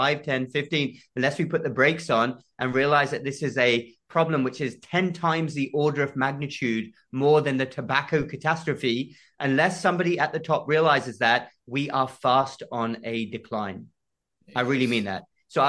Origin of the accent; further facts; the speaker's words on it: United Kingdom; I'm a proud citizen. I want America to win. I want the UK to win. I'm a Brit as well.